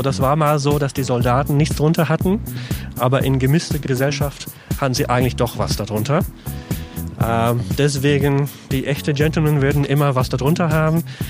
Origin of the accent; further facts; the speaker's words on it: Scotland, United Kingdom; German is a second language; Genau, also wo ich herkomme, wird auch sehr viel Whisky getrunken und auch hergestellt. Glenmorangie ist der nächste große, bekannte Distillery, zu wo ich herkomme.